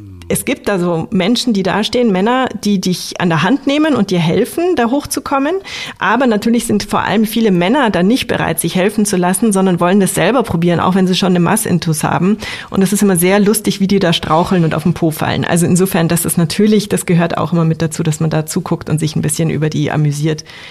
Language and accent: German; Munich, Bavaria, Germany; ich als Münchnerin